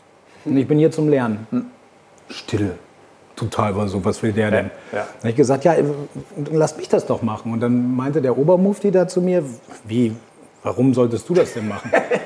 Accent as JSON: {"language": "German", "country": "Argentina", "tie": "born or raised there", "said": "und ich bin ja in Argentinien aufgewachsen."}